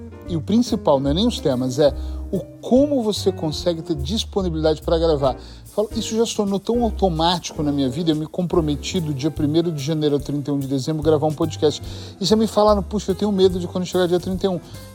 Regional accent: Aveiro, Portugal; eu sou de Aveiro.

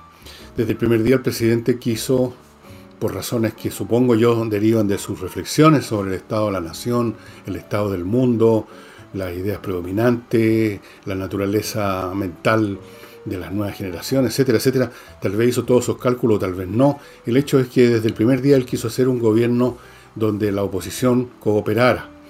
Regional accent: Chile; que el problema es común, que tenemos que hacer esto como chilenos, etcétera

